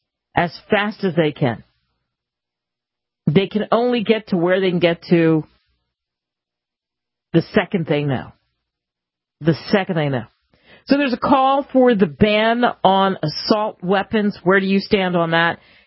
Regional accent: United States; As an American, I am sad for all of us, and I am sad at the state that we are in this country.

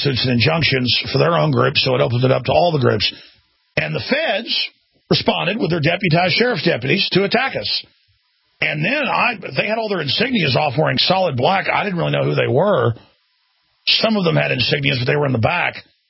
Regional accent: Dallas, Texas, United States; now in Austin, United States; But I'm from Dallas, but I don't really follow Dallas anymore. I love Austin.

